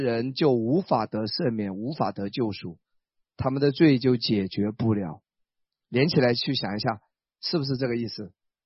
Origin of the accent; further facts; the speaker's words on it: Wenzhou, Zhejiang, China; 我老家是温州的，